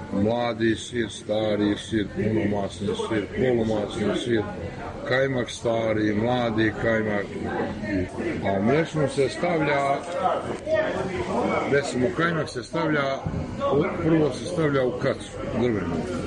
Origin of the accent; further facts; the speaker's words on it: Gacko, Republika Srpska, Bosnia & Herzegovina; Ja sam rodom tamo od Gacka, selo je do Izbori. 100 km je davde.